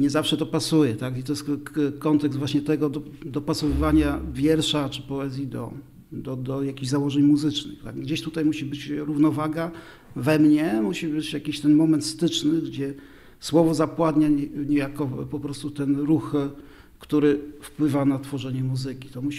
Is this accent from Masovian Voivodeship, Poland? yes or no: no; Lublin, Lublin Voivodeship, Poland; Jestem z Lublina, jestem stąd.